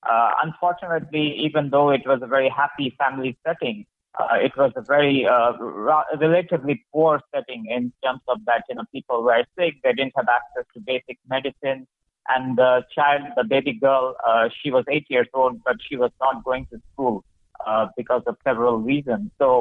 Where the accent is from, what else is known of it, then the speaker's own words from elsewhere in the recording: India; they heard that I was from India.